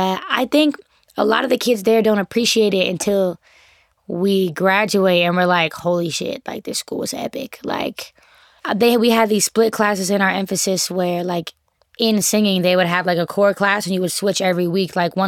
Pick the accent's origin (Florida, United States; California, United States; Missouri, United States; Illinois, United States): California, United States; Oakland; North Oakland for sure. I was raised on the same dead-end street, 53rd, my whole life. But I really just, I grew up all around the Bay.